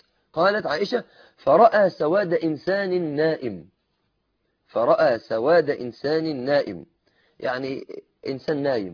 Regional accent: Egypt

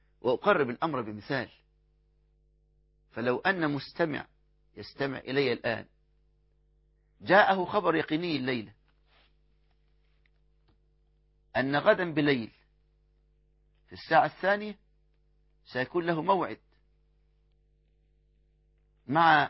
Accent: Egypt

